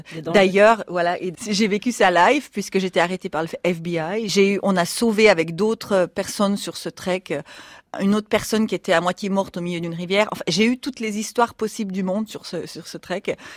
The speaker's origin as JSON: {"language": "French", "region": "Jura", "country": "Switzerland", "tie": "born or raised there", "said": "J'ai grandi au Jura suisse, en fait, dans le nord de la Suisse. Et on n'avait pas beaucoup d'argent dans la famille."}